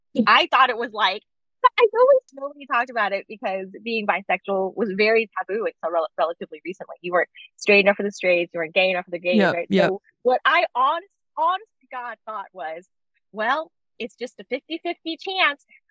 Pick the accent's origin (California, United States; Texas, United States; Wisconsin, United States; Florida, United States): Texas, United States; Dallas; I'm from Dallas, Texas. I grew up in Dallas, Texas, and I don't mean a suburb of Dallas, Texas.